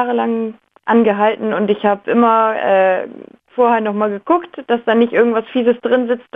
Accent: Hamburg, Germany; Ja, ich komme ja auch aus Hamburg. Da ist das, glaube ich, noch ein bisschen verbreiteter.

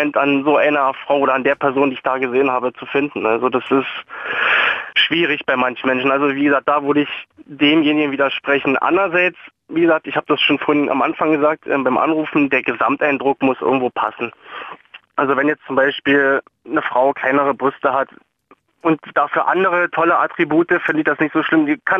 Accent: Saxony, Germany; Ich komme ja, wie gesagt, aus Sachsen und man hört vielleicht doch raus, dass ich jetzt nicht unbedingt so blöden Dialekt hab, ne?

